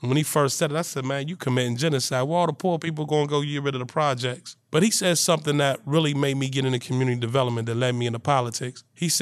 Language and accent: English; Pittsburgh, Pennsylvania, United States; So when I got to Norfolk State, I'm from Pittsburgh, so I had never been on the beach.